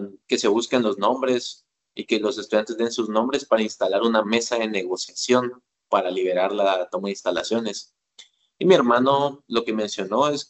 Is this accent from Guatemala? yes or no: yes; Guatemala; soy de Guatemala, estudiante de Derecho y Ciencias Políticas de la Universidad de San Carlos de Guatemala.